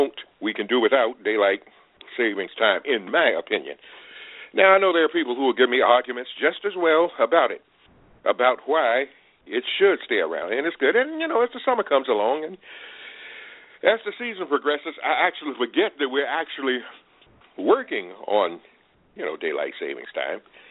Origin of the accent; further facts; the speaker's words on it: North Carolina, United States; when I was a kid in North Carolina